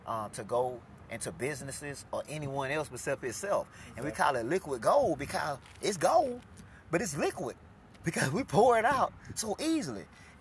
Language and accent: English; Alabama, United States; like my whole life growing up in Alabama.